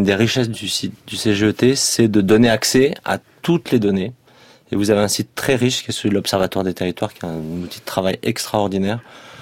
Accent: Toulouse, Occitanie, France; born there; also born or lived in Paris / Italy; Je suis né à Toulouse. Je suis rené à Paris, après je suis rené en Italie

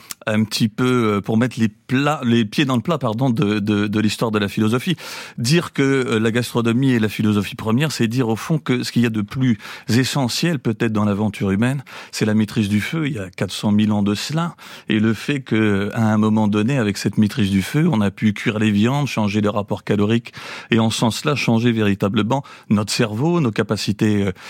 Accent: Strasbourg, Grand Est, France; je vais citer l'allemand, je viens de Strasbourg

